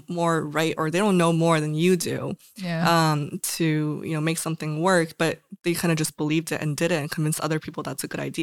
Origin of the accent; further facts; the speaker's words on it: Liaoning, China; I'm from the north side. Yeah. The northeast. Yeah. Liaoning.